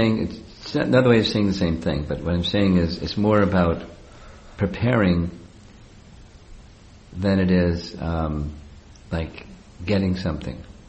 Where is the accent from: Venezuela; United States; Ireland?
United States; I grew up in America, and because I grew up in America, you know, I was, you know, all the media things that the people that grow up in America are exposed